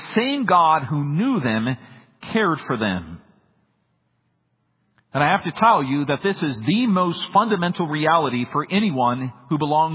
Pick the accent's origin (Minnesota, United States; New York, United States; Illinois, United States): Minnesota, United States; I grew up in Minnesota. I lived in Iowa and Indiana before I came here.